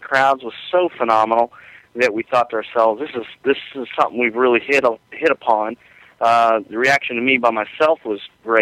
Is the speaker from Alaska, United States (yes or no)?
no; Columbia, South Carolina, United States; I'm from Columbia, South Carolina.